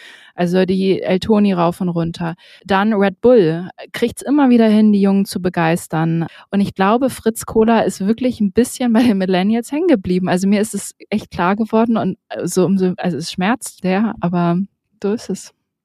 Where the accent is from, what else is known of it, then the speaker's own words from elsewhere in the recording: Northern Germany, Germany; eigentlich sind wir ja so bayerische Getränke schon höchst suspekt als Norddeutsche